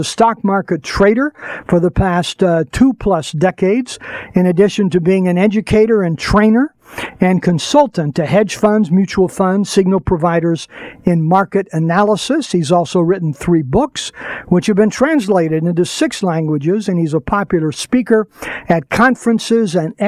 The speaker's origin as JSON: {"language": "English", "town": "Birmingham", "region": "Alabama", "country": "United States", "tie": "born there", "said": "I was born in Birmingham, Alabama. I have to be able to come up with that accent sometimes here."}